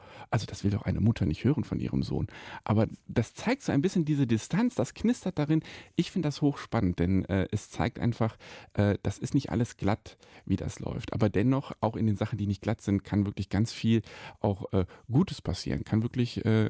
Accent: Kempen, North Rhine-Westphalia, Germany; Wenn Sie mal in meine Heimatstadt kommen, nach Kempen am Niederrhein, kann man ja mal am Wochenende hinfahren

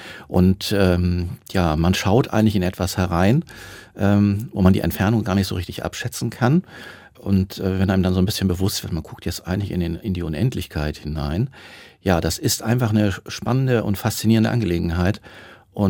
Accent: Lower Saxony, Germany; Ich bin auf dem Land aufgewachsen, im alten Land, also im Norden von Deutschland und in einem kleinen Dorf.

